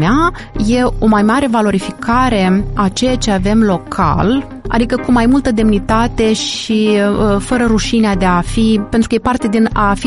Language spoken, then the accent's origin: Romanian; Moldova; Nu există o rușine legată de faptul că sunt din Republica Moldova, că sunt basarabean și am un accent nu știu cum când vorbesc cu cei de la București sau de la Cluj